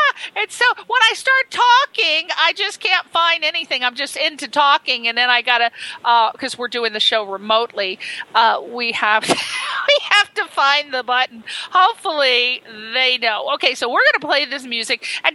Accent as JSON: {"language": "English", "region": "Connecticut", "country": "United States", "moved": "as an adult", "lives_now": "California, United States", "said": "I'm from the East Coast and from Connecticut. And when I first moved to California in 1992, I moved, you know, there was no internet back then. I moved to Hermosa Beach"}